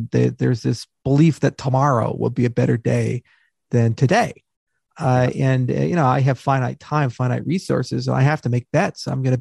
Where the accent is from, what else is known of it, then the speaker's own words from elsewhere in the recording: Hawaii, United States; I grew up in Hawaii. So it was always nice to like compare my island to their island